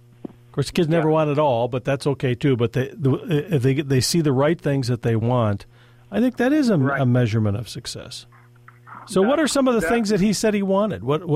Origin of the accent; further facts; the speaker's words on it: Jackson, Michigan, United States; and from my hometown, Dave from Jackson, Michigan.